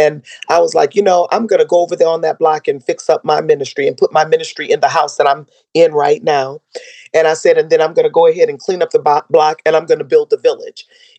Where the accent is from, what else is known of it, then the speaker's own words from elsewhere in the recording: Detroit, Michigan, United States; I was born in Highland Park, actually. And as a little girl, we moved on a baby, actually. My family, we moved to Detroit, which is, well, look, almost right across the street